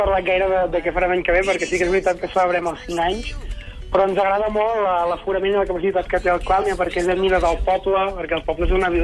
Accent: Catalonia, Spain; nosaltres som dels pobles del Ripollès

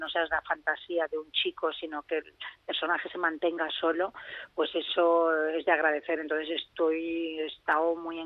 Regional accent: Catalonia, Spain; O sea, es que yo soy catalana, ¿sabes lo que te digo?

